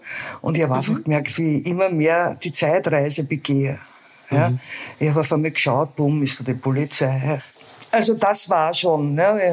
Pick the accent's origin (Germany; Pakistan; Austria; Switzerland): Austria; Ich komme aus Österreich.